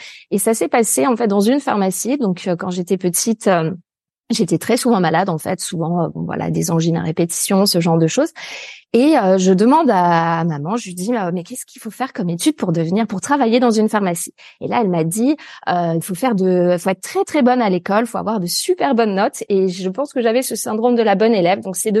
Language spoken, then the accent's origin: French; Auvergne-Rhône-Alpes, France; là où je suis actuellement, d'ailleurs, c'est en pleine nature, en fait, à la campagne, alors proche d'une ville un peu plus grande qui est Lyon, en fait, que tu dois certainement connaître, mais dans un petit village en pleine nature.